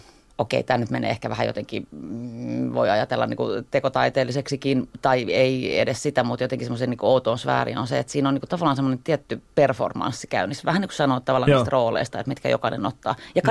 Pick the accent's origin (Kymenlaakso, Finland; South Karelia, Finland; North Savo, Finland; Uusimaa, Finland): Uusimaa, Finland; Helsinki; Mä oon ihan Helsingistä kotoisin.